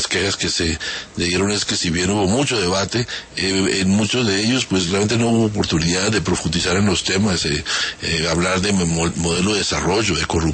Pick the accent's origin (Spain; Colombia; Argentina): Colombia; el gran perdedor somos los colombianos